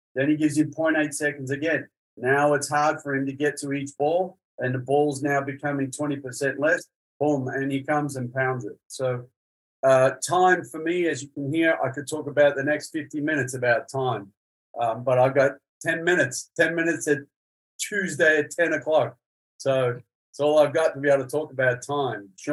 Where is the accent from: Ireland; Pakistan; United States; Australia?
Australia; As an Aussie, it's all we know.